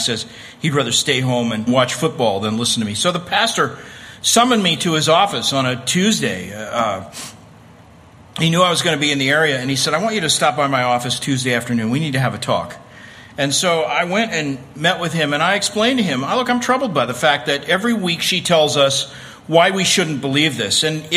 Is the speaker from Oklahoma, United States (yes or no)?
yes; Oklahoma, United States; I grew up in Oklahoma and grew up going to Sunday school every Sunday of my life